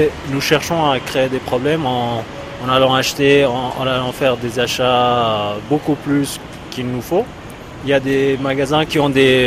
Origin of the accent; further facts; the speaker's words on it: Kerman, Kerman Province, Iran; born there; French is a second language; now in Tehran, Iran; Oui, je suis un Iranien, je suis né à Kerman, dans le sud-est du pays. Et ça fait 12 ans maintenant que j'habite à Téhéran.